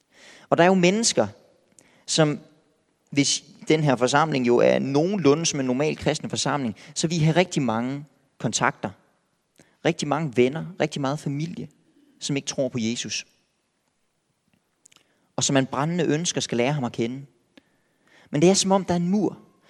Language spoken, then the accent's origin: Danish; Silkeborg, Central Denmark Region, Denmark; Oprindeligt der er jeg vokset op i Silkeborg. I Silkeborg bor der cirka 45.000 mennesker i Silkeborg by.